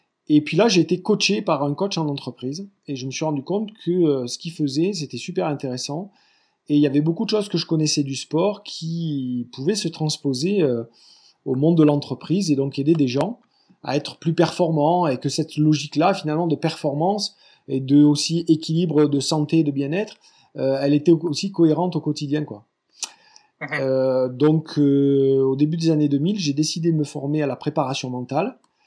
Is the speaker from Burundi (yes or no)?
no; Embrun, Provence-Alpes-Côte d'Azur, France; moi je suis originaire d'Embrun dans les Hautes-Alpes.